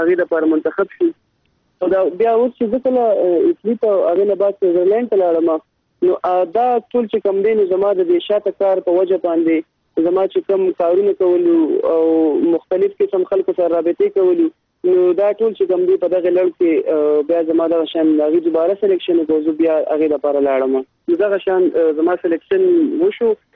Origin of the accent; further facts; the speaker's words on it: Mardan, Khyber Pakhtunkhwa, Pakistan; زه د مردان د سیمې سره تعلق لرم او موږ پښتانه یو